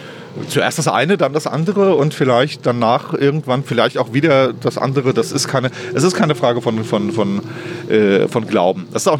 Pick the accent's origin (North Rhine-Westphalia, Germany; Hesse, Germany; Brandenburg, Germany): Hesse, Germany; Flörsheim; bin ich auf eine Weise auch wieder Flörsheimer geworden, wie ich das eigentlich schon seit Jahren, also ich lebe das seit 25 Jahren nicht mehr.